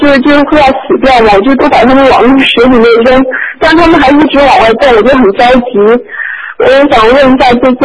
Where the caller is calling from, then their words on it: Beijing, China; 大陆北京打来的。